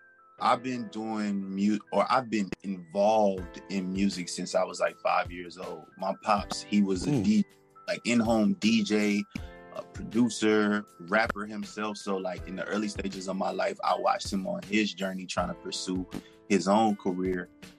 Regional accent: Atlanta, Georgia, United States; also born or lived in Queens, New York; So I'm originally from Queens, New York. I lived there for like the beginning portion of my life, I guess you would say. But I was really raised in Atlanta, Georgia.

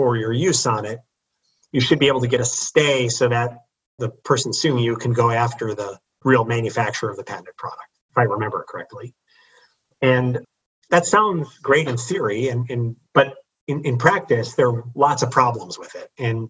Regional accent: Chicago, Illinois, United States; I grew up in Chicago, right? So Barack Obama was my home state senator.

